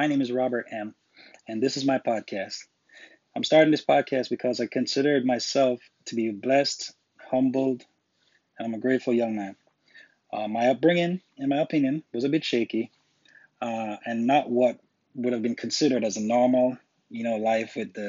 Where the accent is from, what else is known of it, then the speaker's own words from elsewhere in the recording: Jamaica; born there; I was born in Jamaica, island of Jamaica